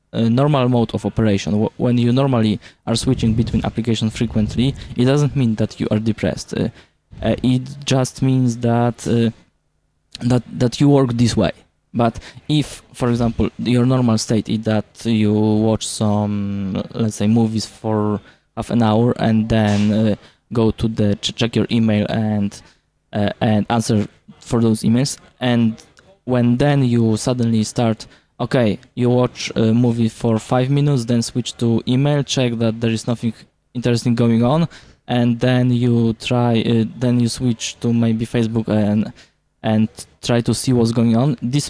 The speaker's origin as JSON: {"language": "English", "country": "Poland", "said": "I'm from Poland."}